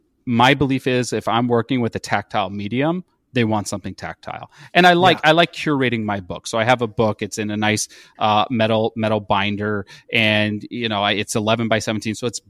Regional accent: Chicago, Illinois, United States; oh, you're from Chicago. I'm from Chicago too.

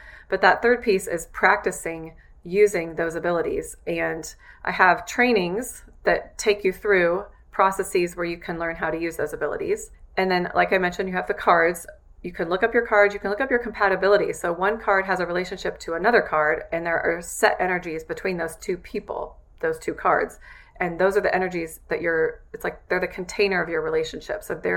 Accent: Midwest, United States; Well, I grew up in the Midwest in a small town that my dad had grown up in, that my grandmother had grown up in.

